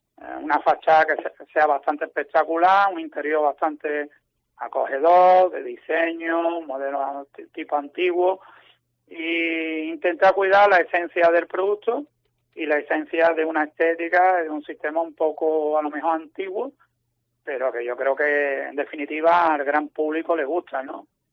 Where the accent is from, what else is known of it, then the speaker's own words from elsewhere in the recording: Málaga, Andalusia, Spain; La familia y todos nosotros somos malagueños y concretamente del centro, vaya.